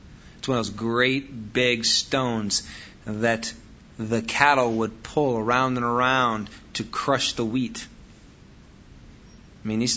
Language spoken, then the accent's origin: English; Wisconsin, United States; I mean, I'm from Wisconsin. I'm Norwegian, Hey, what's that got to do with me?